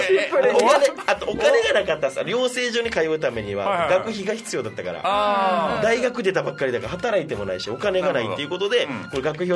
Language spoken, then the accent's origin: Japanese; Nagasaki, Japan; もっとそもそも僕長崎県出身で